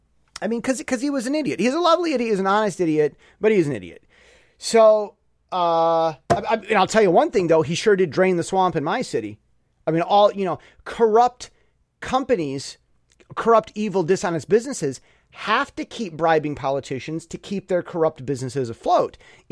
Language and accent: English; United States; As an American, I added, okay, well, what about my country's military stuff, tech that you guys have been buying?